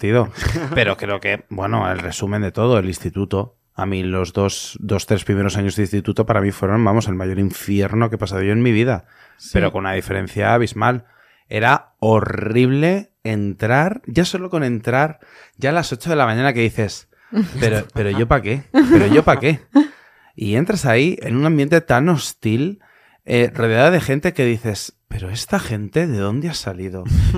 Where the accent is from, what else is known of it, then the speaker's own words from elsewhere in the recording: Valencian Community, Spain; porque yo soy valenciano.